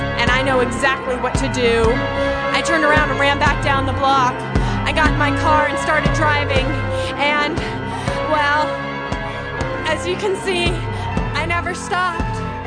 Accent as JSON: {"language": "English", "town": "Berkeley", "region": "California", "country": "United States", "said": "I'm from Berkeley."}